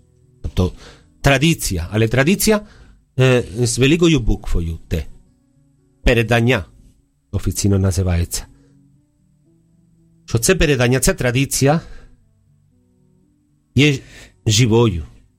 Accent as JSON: {"language": "Ukrainian", "country": "Spain", "second_language": "Ukrainian", "moved": "yes", "lives_now": "Ukraine", "said": "Я сам іспанець, тут уже 21 рік на Україні."}